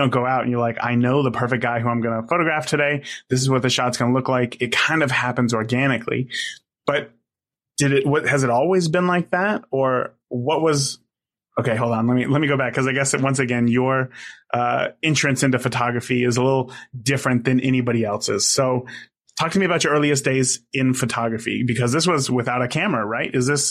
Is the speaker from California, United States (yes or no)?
yes; California, United States; now in Indiana, United States; like born and raised in California, but like to today, we've lived in Indiana now for almost 11 years, and we've lived in the same town essentially.